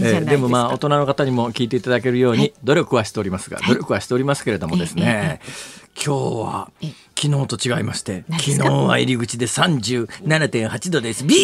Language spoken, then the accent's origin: Japanese; Kansai, Japan; 関東ってやっぱりね、はい、関西から来てると、あ、いや涼しいなって感じがしますね。